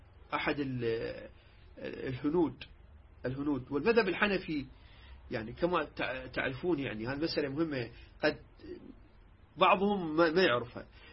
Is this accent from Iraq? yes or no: yes; Iraq